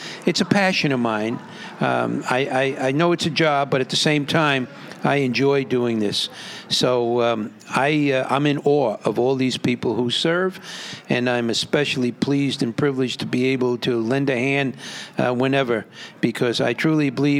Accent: New Rochelle, New York, United States; I got involved in a political party in my hometown in New Rochelle.

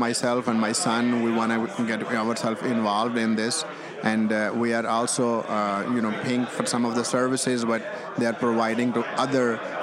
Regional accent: Pakistan; now in New York, United States; I'm originally from Pakistan.

